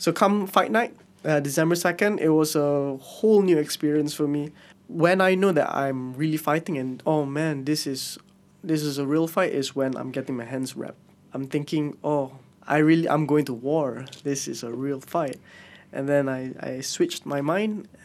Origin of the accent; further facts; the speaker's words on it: Malaysia; now in Philippines; So for me, being a Malaysian, we are very comfortable.